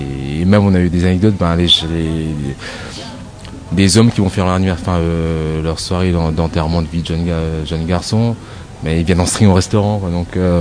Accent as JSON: {"language": "French", "country": "Réunion", "tie": "born there", "said": "Je suis né à La Réunion, donc j'ai commencé à La Réunion."}